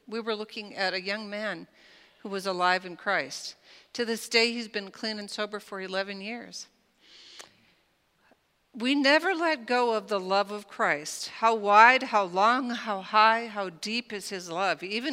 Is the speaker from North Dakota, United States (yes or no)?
yes; North Dakota, United States; My husband's from Houston. I'm from North Dakota.